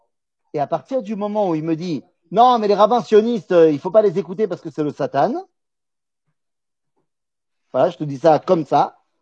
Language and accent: French; Metz, Grand Est, France; moved away; la communauté israélite de Metz. Ma communauté mère de là d'où je viens, là-bas en France.